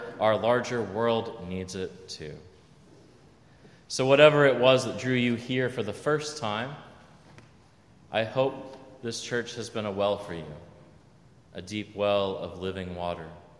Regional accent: Texas, United States; I grew up in Texas. I'm used to droughts.

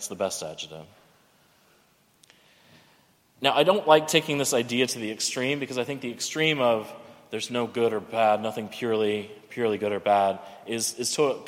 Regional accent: Texas, United States; And I grew up in Texas, so it's not that different.

